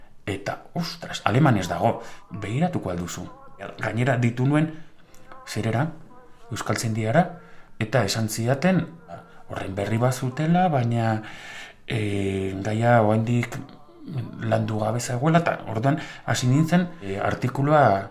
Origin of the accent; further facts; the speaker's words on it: Vitoria-Gasteiz, Basque Country, Spain; arabarra. 49 urte ditut. 65 jaio nintzen, Gasteizen bertan, familia arabarra dut